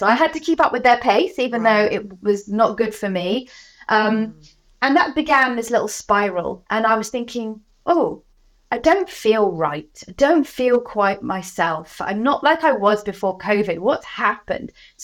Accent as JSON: {"language": "English", "region": "South West England", "country": "United Kingdom", "tie": "born or raised there", "said": "I was brought up in Cornwall by the sea. It's where I am now. I'm Cornish to my core."}